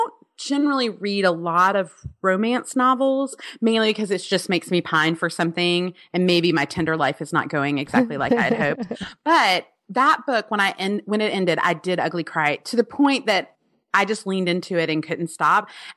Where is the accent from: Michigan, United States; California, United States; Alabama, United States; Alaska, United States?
Alabama, United States; Well, I'm very protective. I'm from Alabama. I have seen To Kill a Mockingbird live in Monroeville.